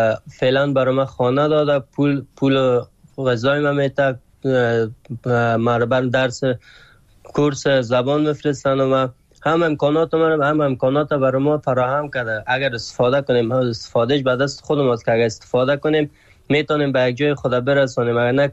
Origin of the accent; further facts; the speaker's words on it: Afghanistan; moved away; ما تازه چند وقت میشه از ترکیه آمدم این طرف، از افغانستان مدت 6 سال میشه بر آمدیم.